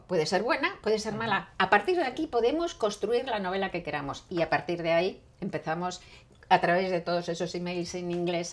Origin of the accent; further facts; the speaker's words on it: Madrid, Community of Madrid, Spain; Pero yo soy de Madrid, no conozco mucho Barcelona